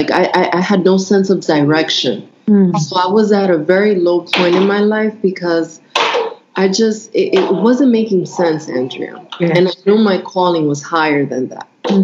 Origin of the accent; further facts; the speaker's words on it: Dominican Republic; You know, I'm from the Dominican Republic. My parents born and raised in the Dominican Republic.